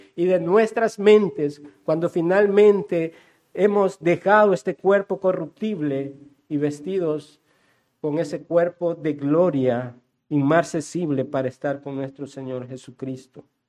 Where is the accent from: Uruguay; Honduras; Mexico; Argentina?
Honduras; aquí creo que todos somos hondureños, tenemos una identidad, nos identifica como ciudadanos de un país